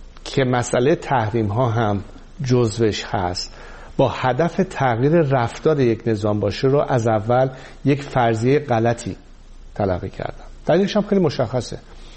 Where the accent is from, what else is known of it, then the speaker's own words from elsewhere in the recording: Iran; به عنوان یک ایرانی که هدفم منافع ملی کشورمون هست